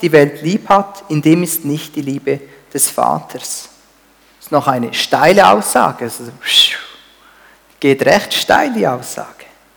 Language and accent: German; Olten, Solothurn, Switzerland; Ich bin in Olten aufgewachsen.